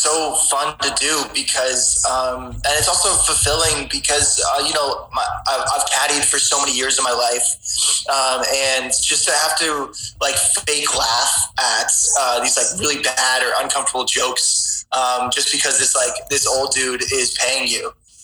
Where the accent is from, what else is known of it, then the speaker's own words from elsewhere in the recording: Barnstable, Massachusetts, United States; Dude, I grew up on Cape Cod, so it was, like, in Barnstable.